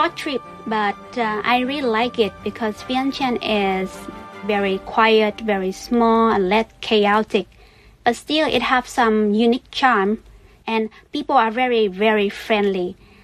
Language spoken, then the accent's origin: English; Central Vietnam, Vietnam; English is a second language; now in Ho Chi Minh City, Vietnam; then I go back to my hometown in the central of Vietnam by the train.